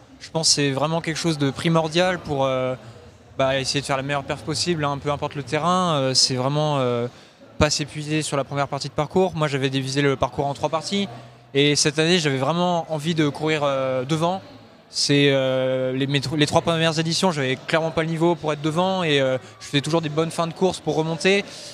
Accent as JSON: {"language": "French", "town": "Lyon", "region": "Auvergne-Rhône-Alpes", "country": "France", "said": "Je suis lyonnais, donc je connais très bien le terrain."}